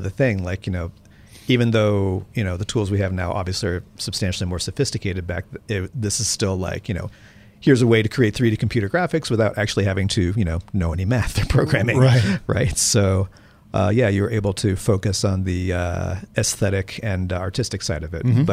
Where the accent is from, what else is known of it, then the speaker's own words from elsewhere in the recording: Maryland, United States; now in Los Angeles, United States; I lived in Maryland originally.